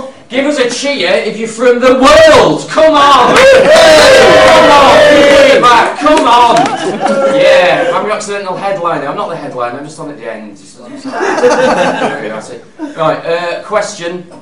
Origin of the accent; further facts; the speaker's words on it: Manchester, North West England, United Kingdom; I'm from Manchester